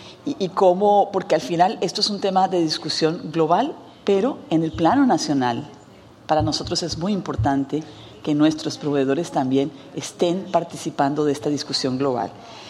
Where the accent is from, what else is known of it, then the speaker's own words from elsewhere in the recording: Dominican Republic; Yo soy de la República Dominicana.